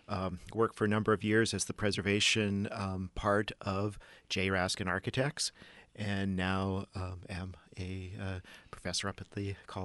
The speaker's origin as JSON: {"language": "English", "town": "Astoria", "region": "Oregon", "country": "United States", "tie": "born or raised there", "said": "I grew up in the area. I grew up in Astoria"}